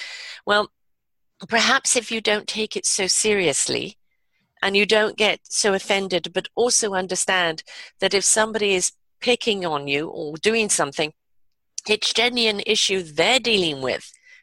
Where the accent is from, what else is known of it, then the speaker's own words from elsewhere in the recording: England, United Kingdom; I grew up in England and there were all sorts of magazines along